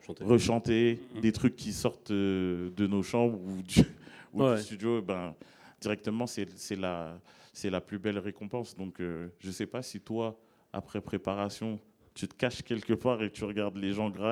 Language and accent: French; Boulogne-Billancourt, Île-de-France, France; moi, je suis originaire de Boulogne-Billancourt, qui est une des capitales du rap.